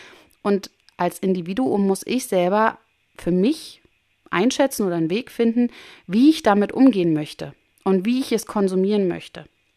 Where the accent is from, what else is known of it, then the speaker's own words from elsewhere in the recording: Berlin, Germany; Leipzig nicht weit weg von Berlin, wo ich herkomme